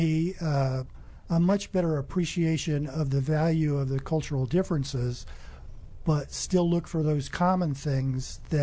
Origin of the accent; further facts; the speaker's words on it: Colorado, United States; born there; also born or lived in Europe; Well, I was born in Colorado, but my father was in the military. So I think in a sense I've moved around a lot. I lived around the United States and also in Europe.